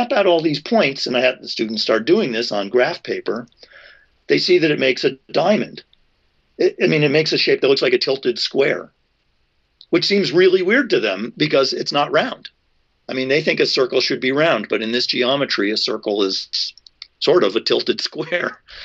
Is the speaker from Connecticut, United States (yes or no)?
yes; Torrington, Connecticut, United States; Oh, well, I'm from a town in Connecticut called Torrington. It's in the northwestern part of Connecticut. It's a factory town of about 30,000 people. My dad owned a shoe store there.